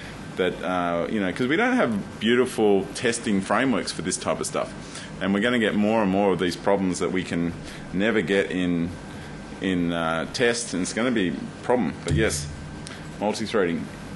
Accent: Australia; Try to keep the words a bit shorter for me, because I'm Australian.

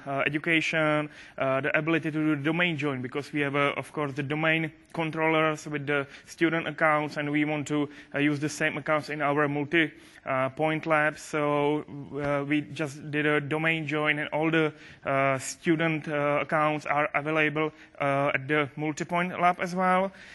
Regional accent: Czechia; English is a second language; I'm from Czech Republic

